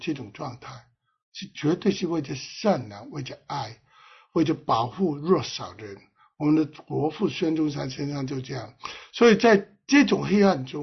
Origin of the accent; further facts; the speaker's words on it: Hong Kong; 所以我是香港人